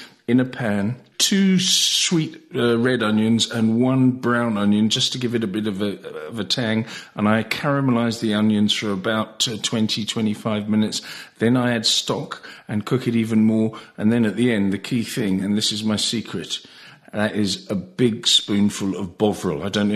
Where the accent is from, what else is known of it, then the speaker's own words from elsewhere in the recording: England, United Kingdom; now in Netherlands; And tonight, living in the Netherlands and being an Englishman, it's very difficult because the Netherlands are playing England in the semi-final of the Euros tonight, and I've decided to have bangers and mash. I've got to be English